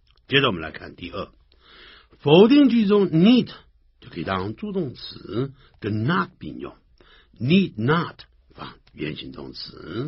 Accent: China; 我们中国人很喜欢喝茶的啊。We Chinese enjoy drinking tea.

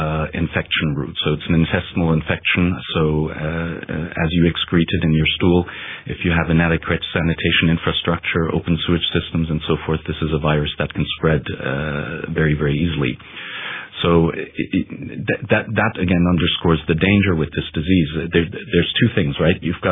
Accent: Germany; I'm from Germany.

